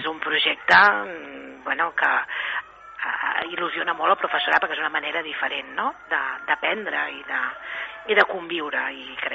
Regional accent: Calella, Catalonia, Spain; jo sóc de Calella de sempre

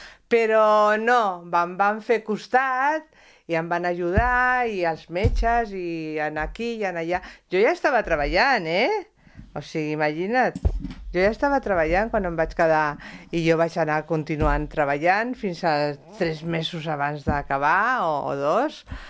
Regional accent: Catalonia, Spain; also born or lived in Santander; jo vaig néixer a Santonya, a Santander, però tenia 2 anys i ja estava aquí, o sigui que jo sóc catalana.

